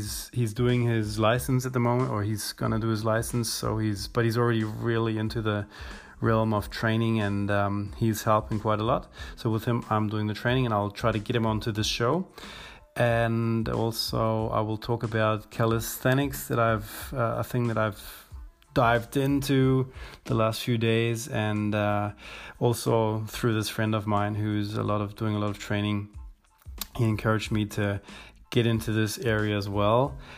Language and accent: English; Tübingen, Baden-Württemberg, Germany; also born or lived in New Zealand; We moved in from New Zealand to Germany 24 years ago. I was 10 years old. And since then, I live in South Germany in a city called Tübingen, like 30 kilometers south of Stuttgart.